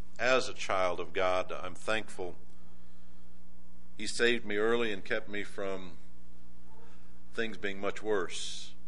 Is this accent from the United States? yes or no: yes; Taylor, Michigan, United States; I was raised in and around Gethsemane Baptist Church, Taylor, Michigan.